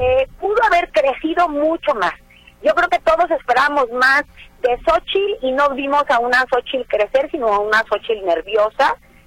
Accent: Mexico; Como buena mexicana, siempre atiendo estos temas

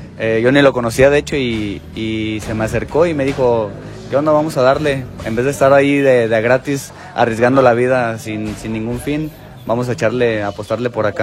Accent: Jalisco, Mexico; Yo nací y crecí en el Cerro del Cuatro, Barrio Bravo ahí.

